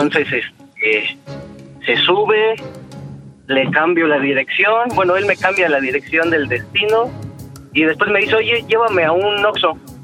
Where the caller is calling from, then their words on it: Mexico City, Mexico; De aquí, de la Ciudad de México.